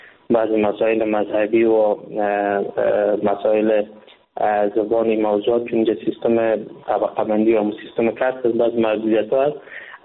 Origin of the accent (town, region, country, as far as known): Afghanistan; now in India